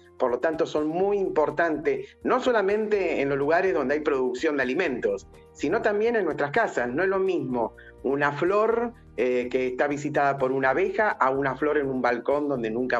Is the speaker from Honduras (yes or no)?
no; Monte Grande, Buenos Aires Province, Argentina; Nosotros somos de Monte Grande y, por ejemplo, la semana pasada estuvimos sacando un enjambre en Temperley